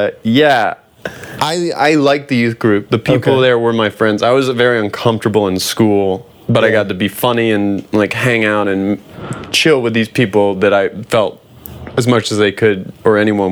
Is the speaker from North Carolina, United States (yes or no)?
yes; North Carolina, United States; North Carolina.